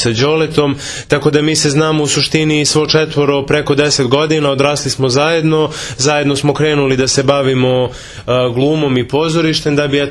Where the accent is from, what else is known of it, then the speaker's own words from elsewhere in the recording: Kragujevac, Šumadija, Serbia; ja sam Kragujevčanin, ovdje sam odrastao u Domu omladine u dramskom studiju.